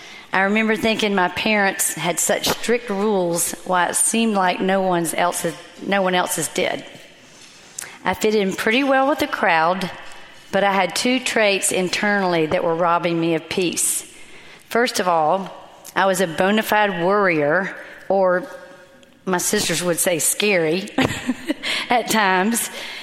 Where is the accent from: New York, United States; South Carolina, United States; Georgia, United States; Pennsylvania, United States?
South Carolina, United States; Columbia; I grew up here in Columbia in a wonderful home.